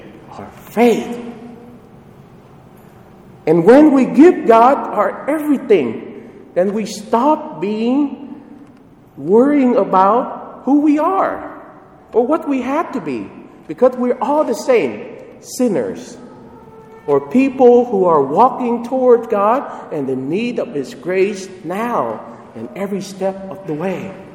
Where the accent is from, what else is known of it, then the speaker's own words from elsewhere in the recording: Vietnam; I'm not Chinese. I'm Vietnamese.